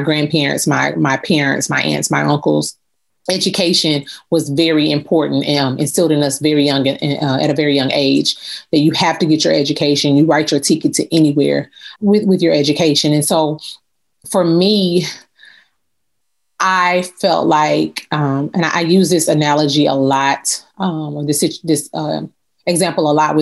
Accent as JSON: {"language": "English", "town": "Chattanooga", "region": "Tennessee", "country": "United States", "tie": "born or raised there", "said": "Historically, here in my hometown, I'm proud to be from Chattanooga, that's just not been the case."}